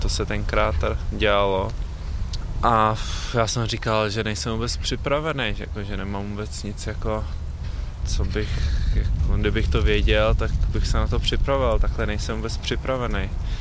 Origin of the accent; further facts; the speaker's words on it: Prague, Czechia; Jsem Pražák, tudíž jsem na kolejích nikdy nebydlel.